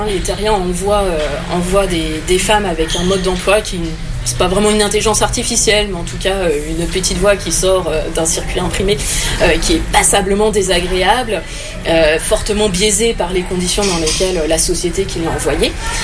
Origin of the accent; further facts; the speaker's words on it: Auvergne-Rhône-Alpes, France; Je viens de Savoie, donc la figure de la montagne, vraiment la roche, la végétation, les animaux, très protecteurs, très cocon.